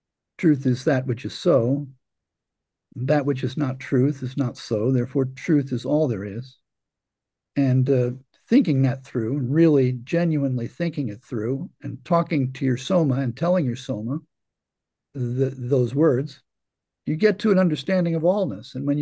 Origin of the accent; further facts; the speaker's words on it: Ireland; for me, it was when I realized that identifying myself as an Irishman was to identify with myself with somebody who liked to go to pubs and get into fights.